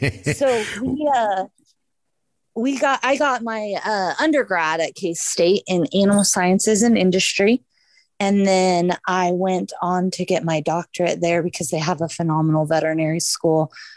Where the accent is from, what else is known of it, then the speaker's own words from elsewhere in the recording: Satanta, Kansas, United States; Yes, I'm a Kansan through and through. So I grew up in Southwest Kansas. I grew up in, it's called Satana, about 30 to 40 minutes from Oklahoma and probably an hour from Colorado.